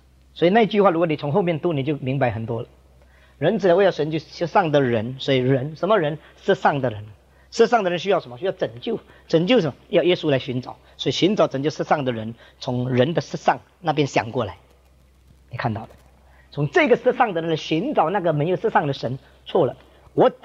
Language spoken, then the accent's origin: Chinese; China; 我们中国人看这新加坡脸这个台湾脸，我们就分得更清楚。